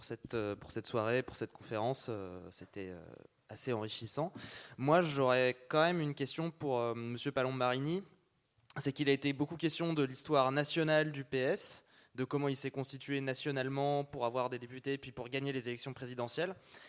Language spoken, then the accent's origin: French; Nantes, Pays de la Loire, France; Moi, par exemple, je suis nantais.